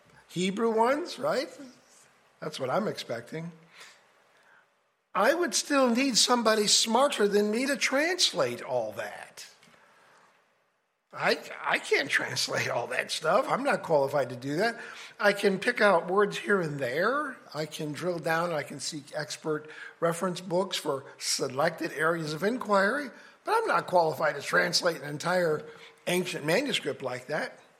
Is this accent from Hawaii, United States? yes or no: no; Fulton, Missouri, United States; Brothers and sisters … from Fulton, Missouri.